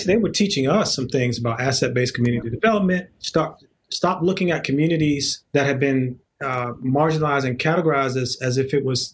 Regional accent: Washington, District of Columbia, United States; now in Durham, United States; And so it has been a journey for me growing up in Washington, D.C., parents from the South, having migrated up to the North to get better jobs and careers in the government, and then coming to school in the South at Duke University.

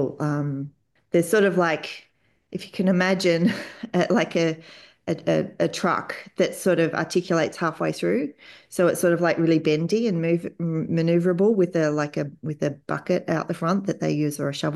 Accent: Australia; and I'm Australian, I only speak English

